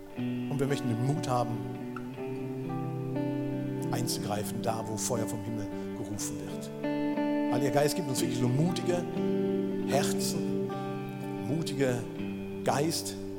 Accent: Germany; Ich weiß, als Deutsche, ich bin manchmal mühsam.

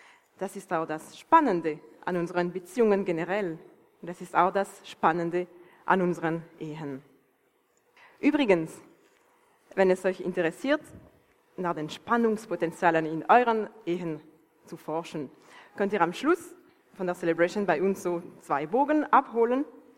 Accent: Valais, Switzerland; Wir sind beide im Unterwallis aufgewachsen

